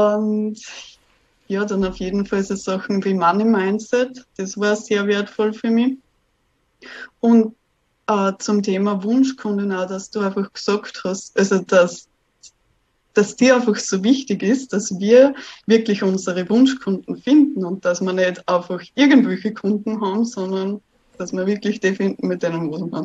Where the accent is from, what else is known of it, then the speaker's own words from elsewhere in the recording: Austria; weil ich bin eben aus Österreich